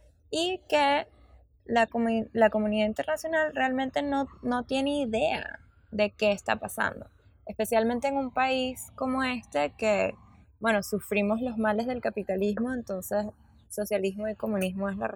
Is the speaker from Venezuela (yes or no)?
yes; Venezuela; Yo hace 7 años cuando me mudé para acá, sí conocí a venezolanos, sí conocí otros venezolanos, pero digamos que todavía era algo como una rareza. No escuchabas como nuestro acento en la calle